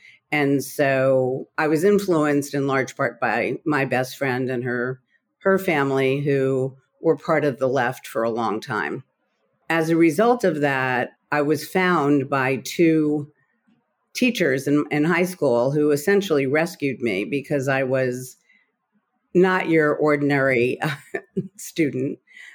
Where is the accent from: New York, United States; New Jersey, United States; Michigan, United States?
New Jersey, United States; I grew up in northern New Jersey, about 40 minutes from the city.